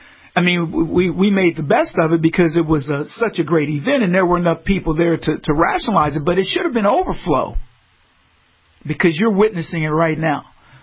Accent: United States; But I'm growing up in America

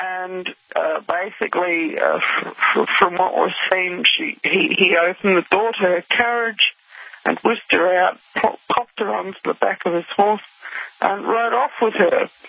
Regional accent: New Zealand; born there; He was born in Scotland, and I was born in New Zealand.

